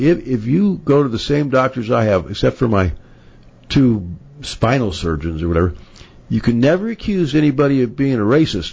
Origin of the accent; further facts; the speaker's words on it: Westchester, California, United States; My hometown, basically.